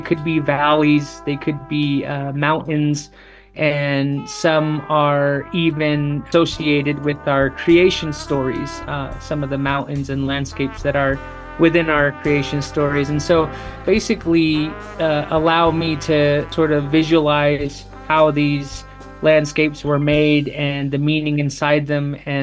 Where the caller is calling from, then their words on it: Kirtland, New Mexico, United States; I'm calling from Kirtland, New Mexico, which is sort of northwest New Mexico in the state.